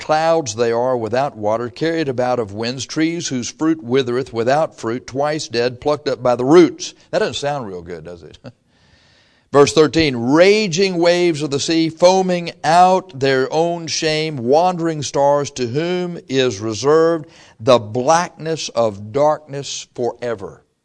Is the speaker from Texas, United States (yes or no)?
yes; Texas, United States; I came from Texas.